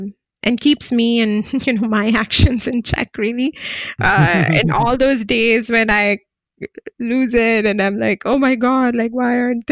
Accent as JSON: {"language": "English", "country": "Kuwait", "tie": "born or raised there", "said": "I was born and brought up in Kuwait. And I was there during the 1990 Gulf War, or when Iraq invaded Kuwait. And I was in fourth grade."}